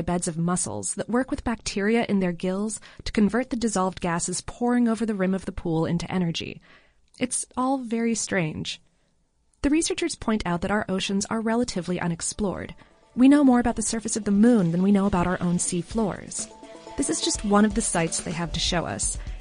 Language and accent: English; Florida, United States; Sorry, Florida. I'm from Florida. I love you, Florida.